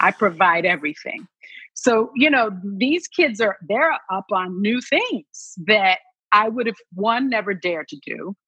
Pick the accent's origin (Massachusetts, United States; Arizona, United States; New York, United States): New York, United States; Bronx; And I grew up in the South Bronx. I grew up in the projects, and project people watch